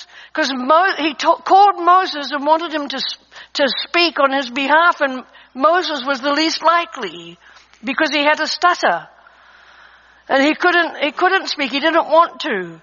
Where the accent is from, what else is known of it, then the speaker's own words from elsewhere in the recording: New Zealand; I was raised in New Zealand on a sheep farm